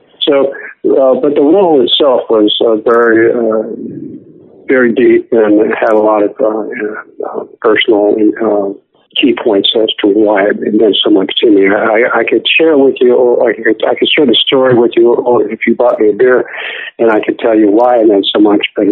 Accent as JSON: {"language": "English", "town": "Venice", "region": "California", "country": "United States", "tie": "born or raised there", "said": "the wonderful George Powell, whom I met in Venice Beach, my hometown, way back after I left the university."}